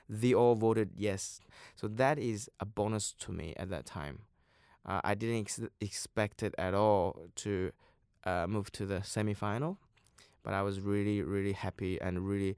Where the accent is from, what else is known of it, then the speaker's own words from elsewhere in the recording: China; English is a second language; now in Australia; And the other one, probably the Chinese instrument, since I'm from China.